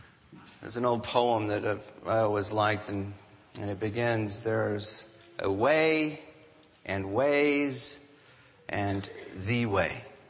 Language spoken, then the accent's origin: English; California, United States; It is not the people who controlled it in the Charlie Brown era that I grew up in the California public school system.